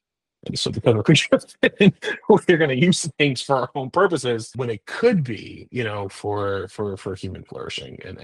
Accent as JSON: {"language": "English", "town": "Milwaukee", "region": "Wisconsin", "country": "United States", "tie": "born or raised there", "said": "And there was a pastor in my hometown, Milwaukee"}